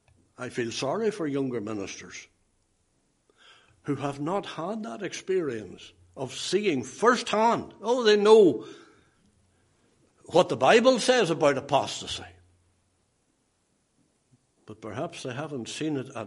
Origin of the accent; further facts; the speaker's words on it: Lisnaskea, Northern Ireland, United Kingdom; I'll take you round some graveyards in and around my hometown of Lisnaskee, and I'll show you graves